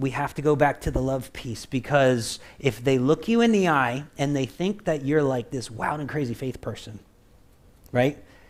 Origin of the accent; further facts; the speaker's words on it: Florida, United States; And I come from Florida where half of them will kill you.